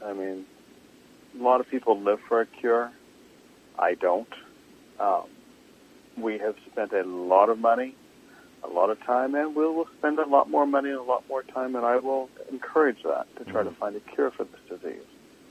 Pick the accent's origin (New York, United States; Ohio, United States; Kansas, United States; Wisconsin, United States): Kansas, United States; also born or lived in Texas; I grew up in Kansas, and my birth mom was from Iowa.